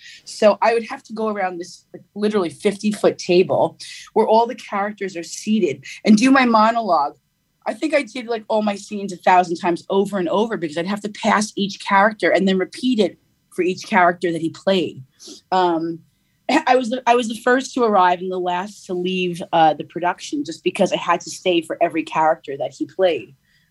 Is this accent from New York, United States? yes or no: yes; New York, United States; accent: New York; obviously I have, you know, my own accent, which is, you know, a New York accent.